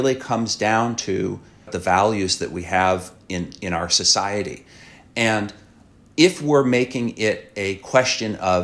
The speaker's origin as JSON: {"language": "English", "town": "Seattle", "region": "Washington", "country": "United States", "tie": "born or raised there", "said": "So I grew up in Seattle. Seattle used to be a very welcoming place."}